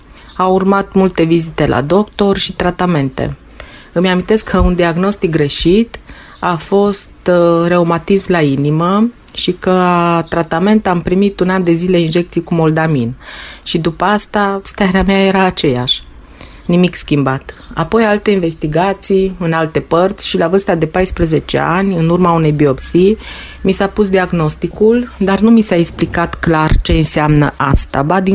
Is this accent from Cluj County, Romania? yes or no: yes; Turda, Cluj County, Romania; sunt din Turda, județul Cluj